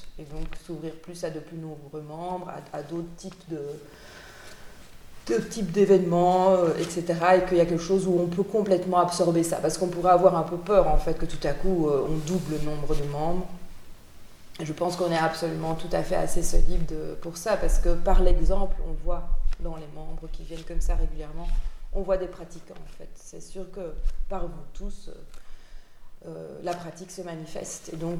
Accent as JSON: {"language": "French", "region": "Brussels", "country": "Belgium", "said": "Donc pour le moment, ça n'est qu'à Bruxelles parce"}